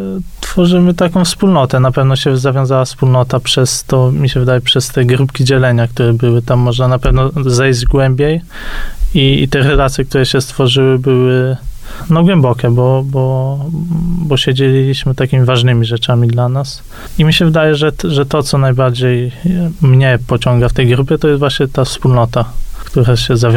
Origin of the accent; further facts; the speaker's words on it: Gdańsk, Pomeranian Voivodeship, Poland; Bo to może dziwić, że jesteśmy z Gdańska, a poszliśmy z Warszawy